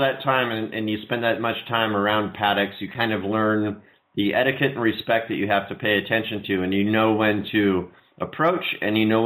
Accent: United States; As an American, I can understand the Australian dry humor.

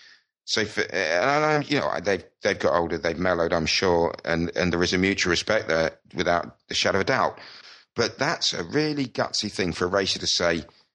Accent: United Kingdom; as a Brit, obviously, I'd love to see Cal on a factory bike.

